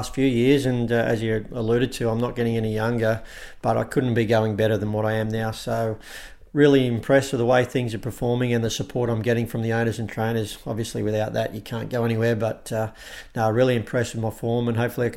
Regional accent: Adelaide, South Australia, Australia; now in Mornington Peninsula, Australia; we come from Adelaide. We lived on a similar sort of property, and wanted to try and copy that and feel like we're still at home.

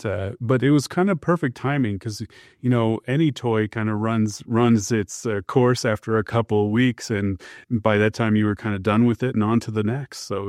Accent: Iowa, United States; So I am an Iowan. I grew up in central Iowa, surrounded by cornfields and lots of animals.

